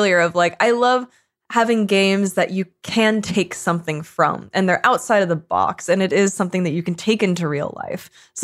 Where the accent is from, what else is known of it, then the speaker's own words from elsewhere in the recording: Canada; as a Canadian, I want to make everybody happy.